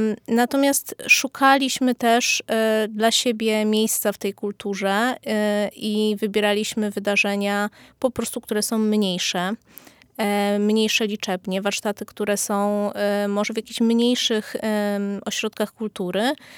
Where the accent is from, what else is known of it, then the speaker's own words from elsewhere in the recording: Subcarpathian Voivodeship, Poland; now in Kraków, Poland; bo pochodzę po prostu z małej bieszczadzkiej wioski i dopiero zaczęłam chłonąć tą kulturę tutaj w Krakowie na studiach, więc późno.